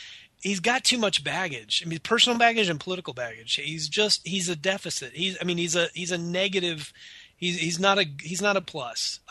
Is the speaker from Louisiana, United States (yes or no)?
no; Mississippi, United States; I'm from there, you know, I'm from Mississippi.